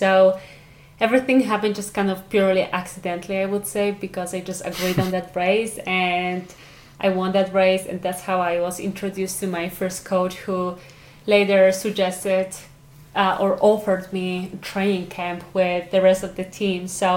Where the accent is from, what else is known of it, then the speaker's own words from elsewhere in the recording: Ochotnica Górna, Lesser Poland, Poland; I definitely grew up in Ochotnica Górna, which is a small town in southern Poland, close to the mountains.